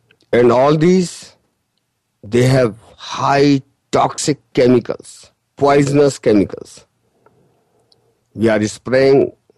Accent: India; English is a second language; I'm from India, I don't know the exact term for that man

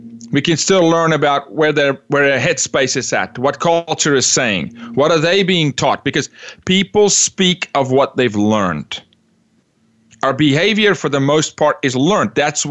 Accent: South Africa; I'm from South Africa, raised a little bit differently, raised in a place where there's consequence.

